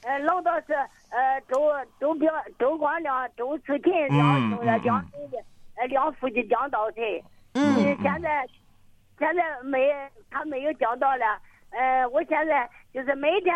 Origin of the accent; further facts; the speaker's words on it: Shandong, China; now in Jiangxi, China; 我老家是山东的，58年我就到江西来了哈。